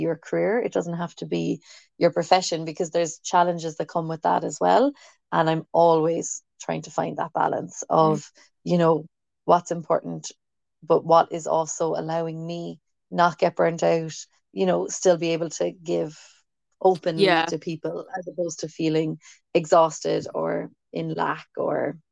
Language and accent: English; Cork, Munster, Ireland; accent: Cork; we're both from Cork, and we speak in our Cork accents, and we curse, and we're rude, and we chat about life